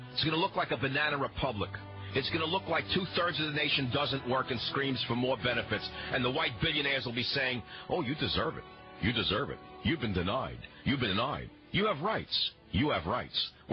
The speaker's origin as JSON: {"language": "English", "town": "Bronx", "region": "New York", "country": "United States", "tie": "born or raised there", "said": "Now, I grew up in the Bronx. When I grew up, everybody worked. Nobody was on welfare."}